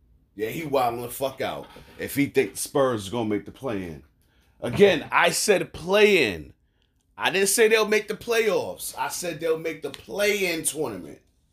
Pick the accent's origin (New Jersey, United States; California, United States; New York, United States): New York, United States; Brooklyn; I'm from Brooklyn, so the Nets is my team. I'm from Brooklyn.